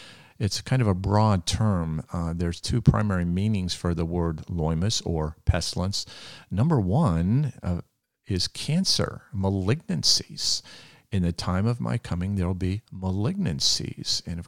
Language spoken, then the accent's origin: English; United States; born there; And I'm of Hungarian descent, but I was born in America. I speak English.